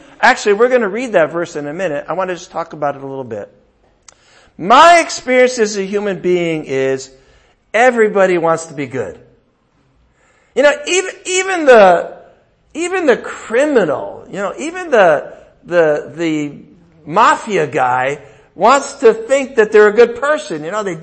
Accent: United States; As an American, it's kind of hard.

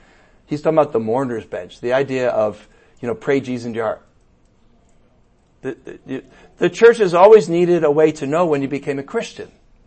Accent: New England, United States; I grew up in New England. We have those things.

